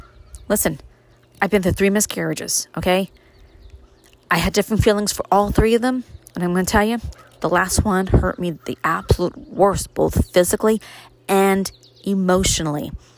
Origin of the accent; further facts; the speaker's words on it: Brooklyn, New York, United States; there's just bits and pieces of there about me growing up in Brooklyn, what it was like for me to move to upstate New York.